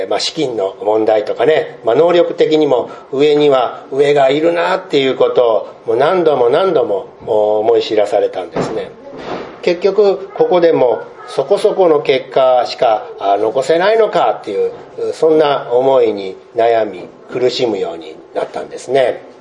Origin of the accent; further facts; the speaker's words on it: Osaka, Japan; also born or lived in Hokkaido; 私は生まれは大阪出身なんですけども